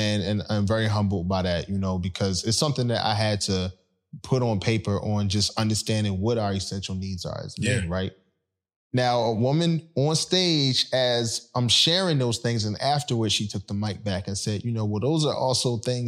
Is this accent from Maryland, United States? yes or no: yes; Baltimore, Maryland, United States; also born or lived in Philadelphia; I was born in Philly, but I was raised in Baltimore. So I'm East Coast all the way. Shout out to Baltimore that made me. Shout out to B-More that really raised me.